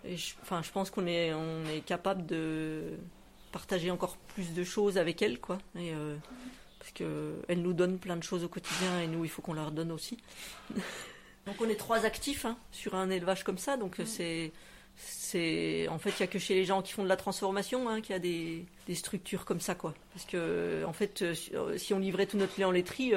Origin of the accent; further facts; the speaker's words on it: Bourgogne-Franche-Comté, France; moi, je suis pas originaire d'ici, je suis jurassienne. Donc, toute ma famille est dans le Jura.